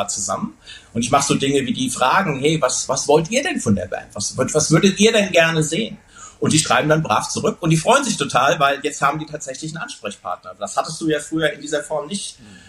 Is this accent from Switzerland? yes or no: no; Wuppertal, North Rhine-Westphalia, Germany; wir kommen aus Wuppertal. Wir sind stolz drauf, aus Wuppertal zu kommen.